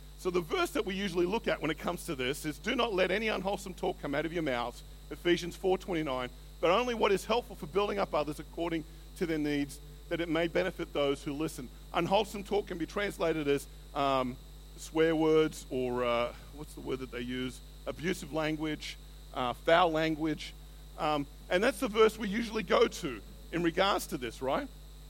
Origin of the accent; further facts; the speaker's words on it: Australia; I remember I used to say, being Aussie, I don't understand the connotations.